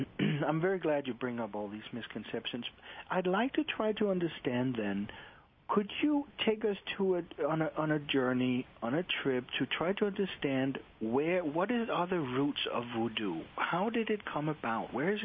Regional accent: Denmark; You know what we do in Denmark, where I'm originally from?

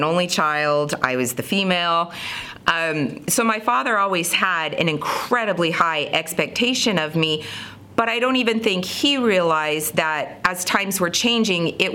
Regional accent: Las Vegas, Nevada, United States; I also had an offer for UNLV. I'm from Las Vegas.

